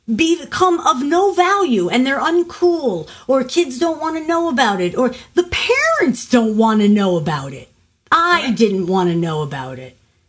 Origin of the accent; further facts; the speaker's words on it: New York, United States; I'm a guinea from New York, that's a rock and roll singer?